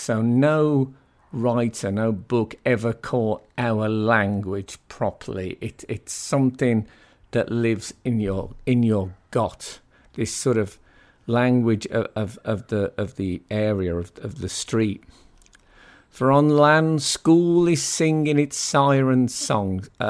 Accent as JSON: {"language": "English", "region": "West Midlands", "country": "United Kingdom", "tie": "born or raised there", "said": "When I was growing up in the Black Country, old people had much stronger, not just stronger accents."}